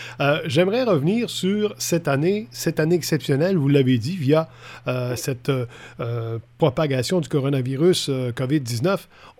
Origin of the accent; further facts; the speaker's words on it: Quebec, Canada; toute la débrouillardise qui se fait chez nous au Québec